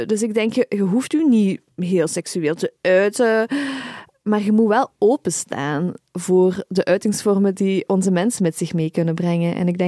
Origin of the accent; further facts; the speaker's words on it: Belgium; Voor mij als Belg, waar die tweedeling niet is, vind ik die tweedeling ook heel bizar.